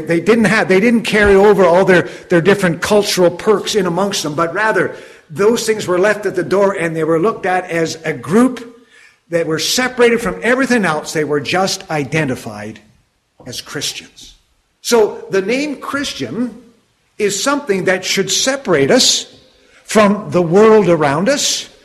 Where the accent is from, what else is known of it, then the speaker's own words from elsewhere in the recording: Canada; there was something that identified me as being a Canadian. I didn't even say A once